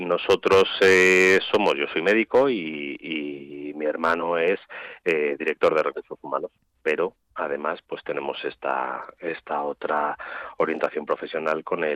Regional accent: León, Castile and León, Spain; Nosotros somos originarios de León

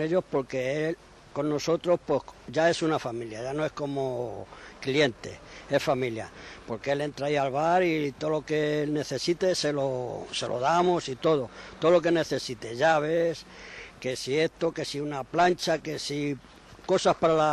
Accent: Torrijos, Castilla-La Mancha, Spain; yo soy de Toledo, digo, de Torrijos

